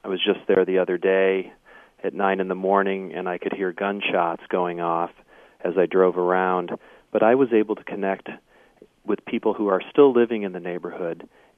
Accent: Flint, Michigan, United States; memories of growing up in Flint, and I started to realize how much Flint made me who I am

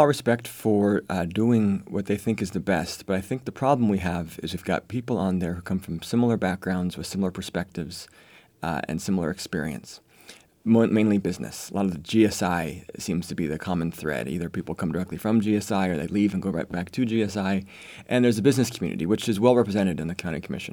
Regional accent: Spokane Valley, Washington, United States; I'm a local kid who, you know, grew up here since my 1975, the year I was born out in Spokane Valley.

